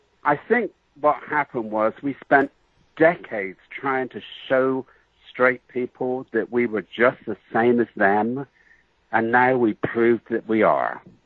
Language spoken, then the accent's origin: English; England, United Kingdom; I'm a little bit exotic because I came from England